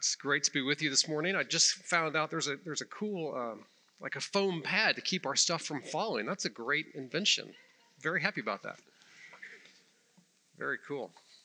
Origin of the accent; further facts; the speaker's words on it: Missouri, United States; Now, I grew up in Missouri, and I don't know if Missouri is unique